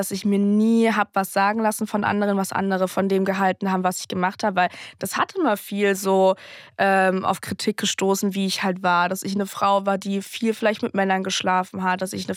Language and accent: German; East Germany, Germany; accent: East German; wenn man gehört hat, dass ich so aus dem Osten komme, was mein Dialekt angeht.